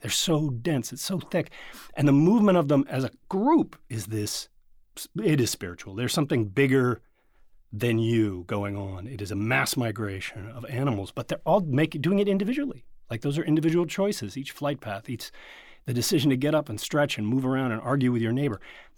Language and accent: English; Colorado, United States; I came from Colorado to go to school here. We have cranes in Colorado, it turns out.